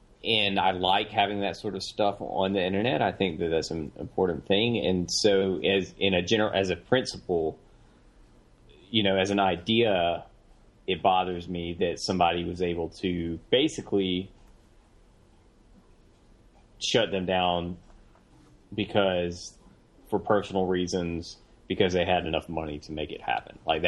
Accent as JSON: {"language": "English", "region": "Mississippi", "country": "United States", "said": "I was from Mississippi."}